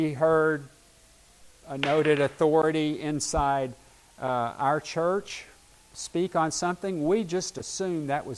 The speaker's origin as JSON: {"language": "English", "region": "the South", "country": "United States", "tie": "born or raised there", "said": "So, to understand me, you have to understand that I grew up in the South. You have to understand that I had a fairly conservative family."}